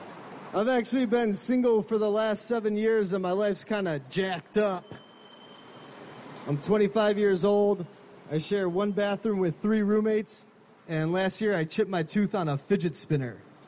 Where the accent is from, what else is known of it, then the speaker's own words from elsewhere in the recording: Chicago, Illinois, United States; Like I said, I grew up in Chicago in a little bit of a rougher neighborhood.